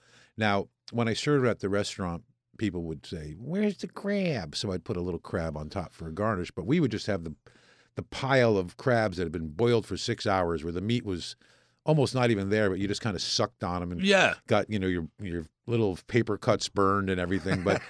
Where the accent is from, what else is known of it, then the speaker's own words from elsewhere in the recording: New Haven, Connecticut, United States; I brought one of our traditional, I'm from New Haven, okay?